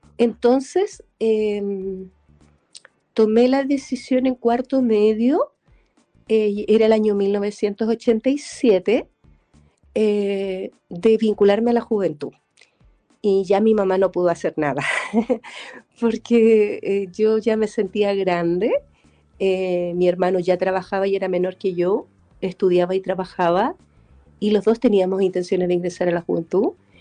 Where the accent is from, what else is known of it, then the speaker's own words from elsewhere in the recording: Buin, Santiago Metropolitan Region, Chile; yo soy de Buin y vivía en Paine la fecha. Ahora soy de Buin, que son como unas aledañas.